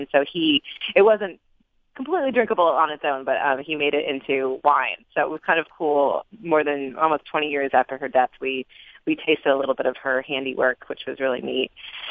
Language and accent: English; Fredonia, New York, United States; Well, I grew up in Western New York, and by that I mean like far Western New York, in a small rural town called Fredonia, south of Buffalo.